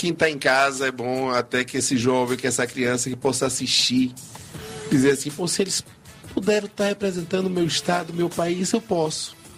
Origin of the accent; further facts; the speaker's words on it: Salvador, Bahia, Brazil; born there; eu tive sorte, eu nasci em Salvador, não escolhi não, só tive a sorte de nascer aqui, né? Nessa cidade, nesse estado que é tão discriminado